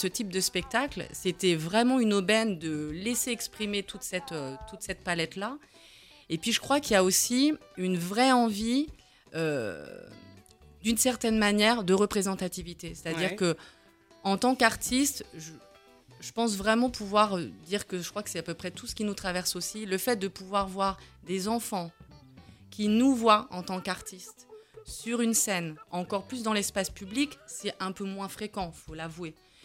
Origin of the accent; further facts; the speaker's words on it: Saint-Denis, Île-de-France, France; moi, j'ai grandi à Saint-Denis